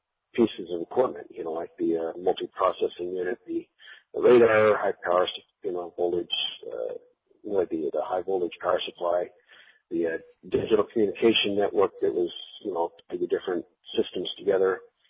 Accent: Oregon, United States; Well, as you mentioned, I was raised in Oregon and joined the Air Force

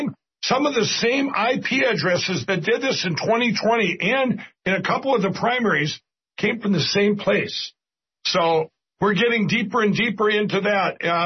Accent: Minnesota, United States; 2 months of early voting like my home state of Minnesota.

